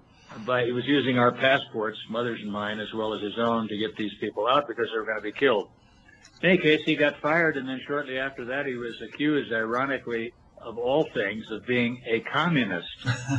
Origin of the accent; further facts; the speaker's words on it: Midwest, United States; born there; Anyway, I was born in the Middle West.